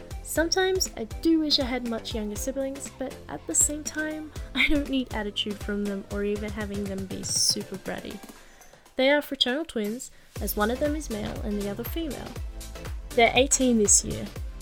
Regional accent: Australia; I am Australian. Of course, I'm Australian, can't you hear my accent? I was born and raised here by both my Australian parents, and I'm not ashamed to pronounce my country as my home.

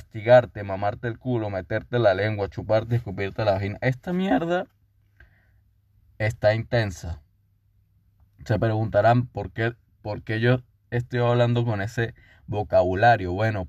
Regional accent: Venezuela; Y aquí nace la frase que nos identifica como venezolanos, como cualquier vaina.

